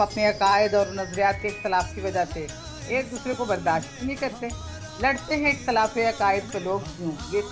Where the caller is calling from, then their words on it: Riyadh, Riyadh Province, Saudi Arabia; میں سعودی عرب